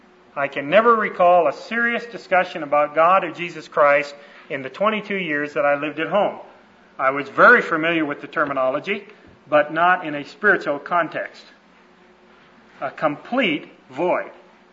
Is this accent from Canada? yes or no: yes; Canada; When I was growing up in Canada